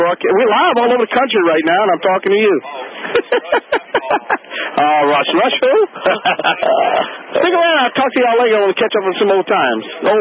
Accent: Louisiana, United States; We're passing a good time right here in the Louisiana Superdome. That's right.

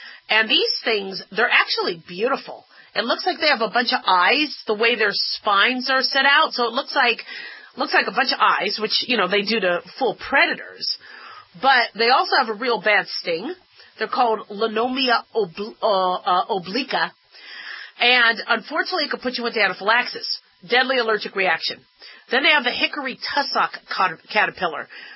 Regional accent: Arizona, United States; Now, mind you, I grew up in Arizona. So our trees were Sahara cacti.

